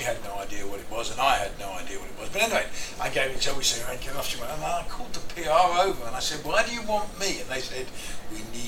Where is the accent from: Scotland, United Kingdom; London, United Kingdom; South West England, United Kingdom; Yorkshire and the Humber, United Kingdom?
London, United Kingdom; as a Londoner who'd never really been north and thought it was all coal mines until I came here, I fell in love with the north of England.